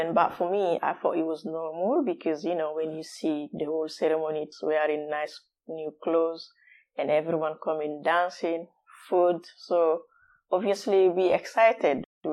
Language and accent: English; Labé, Labé Region, Guinea; moved away as an adult; also born or lived in Conakry; I was born in Labé. It's a town that is 5 hours drive from Conakry, the capital. Grew up there with my mom and dad and my siblings. Then I had my primary school in Labé as well.